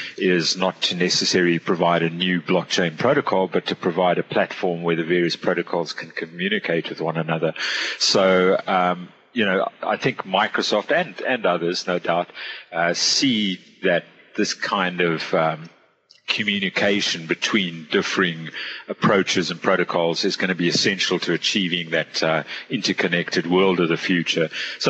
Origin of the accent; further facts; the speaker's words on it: South Africa; I'm from South Africa originally.